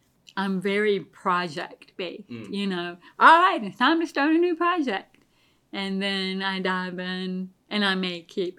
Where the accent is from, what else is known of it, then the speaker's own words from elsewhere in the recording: Virginia, United States; I come from Virginia. I was born in Virginia, raised in Virginia, and was only away from Virginia for 3 years for graduate school in Ohio.